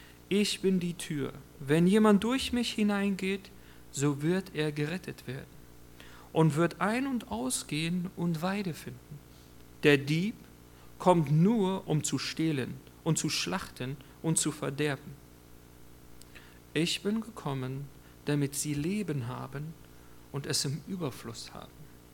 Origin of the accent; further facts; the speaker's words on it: Wolfsburg, Lower Saxony, Germany; Ich komme aus Wolfsburg, aber ich habe da noch nie einen Wolf gesehen.